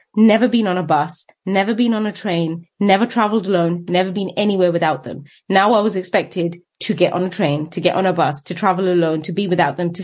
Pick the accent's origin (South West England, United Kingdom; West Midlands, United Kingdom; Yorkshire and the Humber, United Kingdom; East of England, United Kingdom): East of England, United Kingdom; Luton; I grew up in Luton in a terraced house